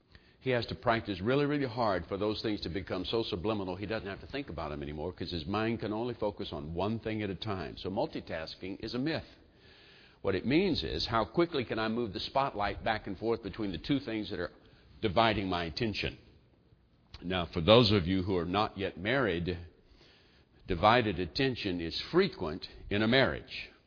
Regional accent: the South, United States; getting around to it was a phrase I grew up with in the South

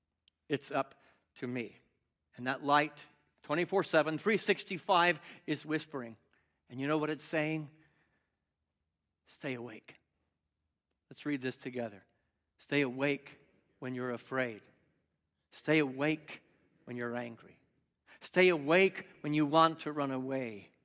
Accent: California, United States; I'm a Californian, and I remember the moment that Arnold Schwarzenegger was elected to the governorship

